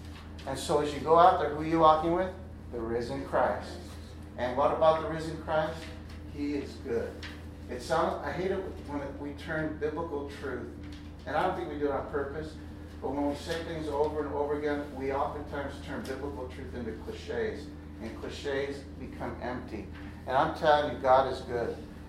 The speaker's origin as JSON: {"language": "English", "town": "Baghdad", "region": "Arizona", "country": "United States", "tie": "born or raised there", "said": "when I was growing up in Baghdad, Arizona, okay? And Gigi was the coolest cat in Baghdad, Arizona."}